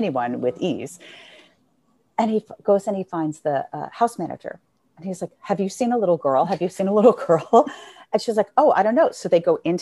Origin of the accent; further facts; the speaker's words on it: New York City, New York, United States; I grew up in New York City. I saw lots of Broadway shows, original casts of Broadway shows